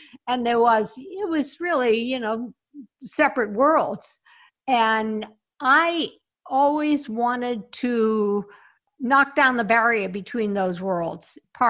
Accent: Boston, Massachusetts, United States; Well, I went to the Boston Globe in 1967. Boston's my hometown

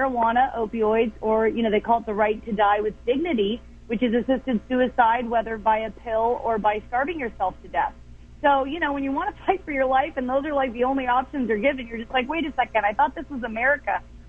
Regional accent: California, United States; I'm from California, and the different, you know, Democrats here

